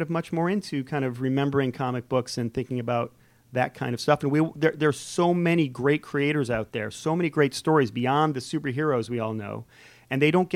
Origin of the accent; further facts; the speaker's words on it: West Hartford, Connecticut, United States; now in Atlanta, United States; I'm from West Hartford, Connecticut, originally.